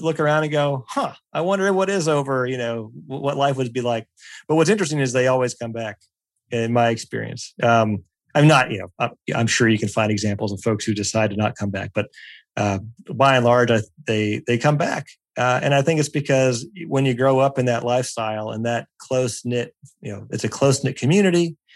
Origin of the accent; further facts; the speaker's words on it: Pennsylvania, United States; I grew up in Pennsylvania. And you see Amish folks out, you know, in some parts of Pennsylvania